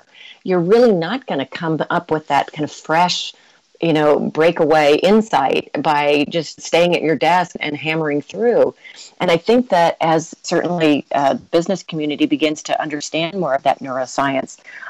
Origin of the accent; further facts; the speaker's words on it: United States; as somebody who, I am American and I have worked really hard over the years